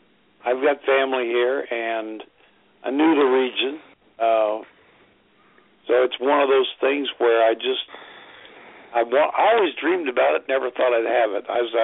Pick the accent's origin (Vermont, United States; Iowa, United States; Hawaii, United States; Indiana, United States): Indiana, United States; now in Tennessee, United States; Well, my family's from Southwest Virginia, but I grew up in Indiana, and I still have a home there